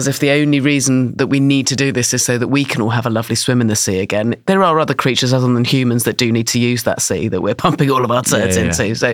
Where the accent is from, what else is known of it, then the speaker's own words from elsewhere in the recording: South West England, United Kingdom; I'm from Dorset and all my friends who swam every day have had to stop because of how routinely they were ill.